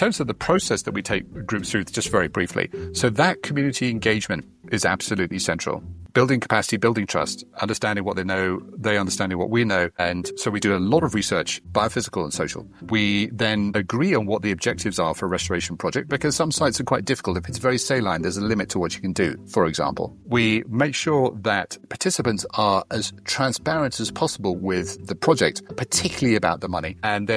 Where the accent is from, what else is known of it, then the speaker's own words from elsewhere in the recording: London, United Kingdom; and I come from London and I'm very white.